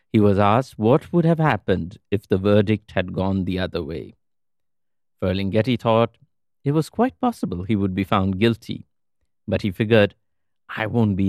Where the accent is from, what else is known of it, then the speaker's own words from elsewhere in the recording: Kolkata, West Bengal, India; As an impressionable teenager growing up in Kolkata, my exposure to a Western literary canon was largely through the shelves of the British Council and American Center libraries.